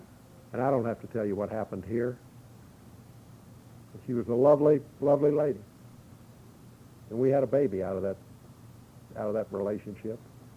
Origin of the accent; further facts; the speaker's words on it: Lexington, Kentucky, United States; And I go back to my hometown, which is Lexington, Kentucky, and I decide to go in the family business.